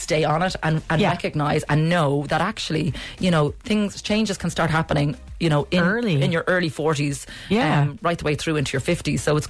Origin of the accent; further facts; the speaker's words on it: Carlow, Leinster, Ireland; I'm from Carlow, so it's great to kind of get back to my hometown and be there.